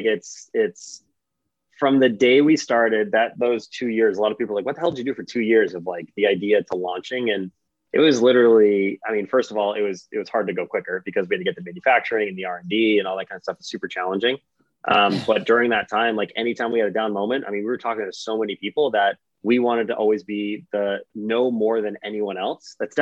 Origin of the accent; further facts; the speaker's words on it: Massachusetts, United States; this is just like classic kid growing up in the Northeast, right outside Boston.